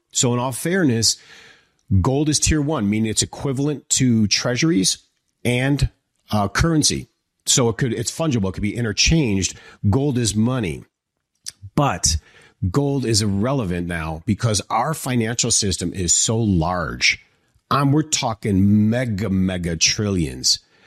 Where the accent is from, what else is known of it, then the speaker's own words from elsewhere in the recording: Detroit, Michigan, United States; I'm from Detroit originally.